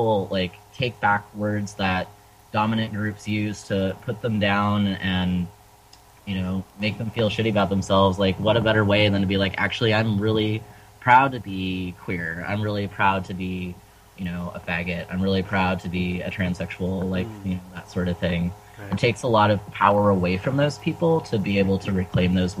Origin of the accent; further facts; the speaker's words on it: Georgia, United States; also born or lived in San Francisco; now in Oakland, United States; I grew up in Georgia, which is, you know, pretty conservative.